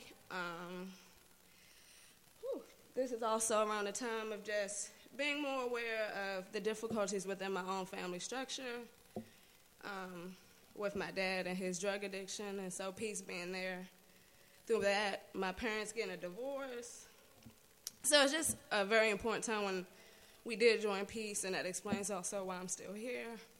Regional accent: Washington, District of Columbia, United States; I was born and raised in Washington, D.C. Grew up with three other siblings.

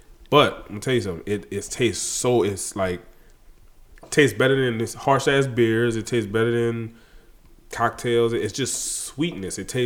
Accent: Louisiana, United States; I'm from Louisiana, motherfucker. I've been drinking that shit since elementary school.

